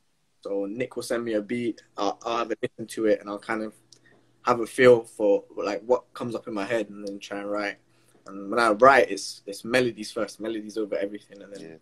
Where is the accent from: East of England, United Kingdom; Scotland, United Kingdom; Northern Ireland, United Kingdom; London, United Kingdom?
London, United Kingdom; Yeah, you know, it's like growing up in London. It's just fun.